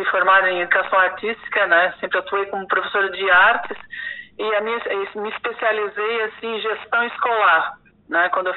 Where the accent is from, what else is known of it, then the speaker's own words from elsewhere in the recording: Siderópolis, Santa Catarina, Brazil; now in Urussanga, Brazil; Eu sou sideropolitana, né? Sideropolitana. Comecei na educação em Siderópolis